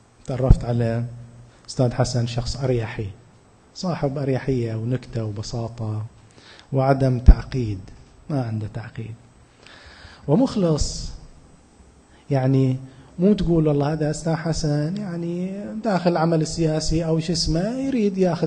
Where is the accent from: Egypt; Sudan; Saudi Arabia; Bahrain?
Bahrain; moved away as an adult; هاجرت من البحرين وأنا صغير ما كنت أعرف أستاذ حسن، من عمري 19 سنة 18 سنة عشت برا البحرين، إلا ما رجعت في 92، ما كنت كبير يعني، كنت كان عمري 26 سنة أو 25